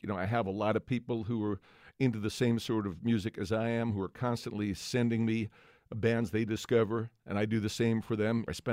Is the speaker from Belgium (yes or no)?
no; New York, United States; I grew up in New York. We used to listen to Yankee games in the car.